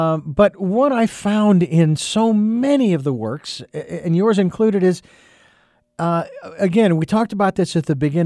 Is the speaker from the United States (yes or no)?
yes; Phoenix, Arizona, United States; born and raised in the Phoenix area, and started working.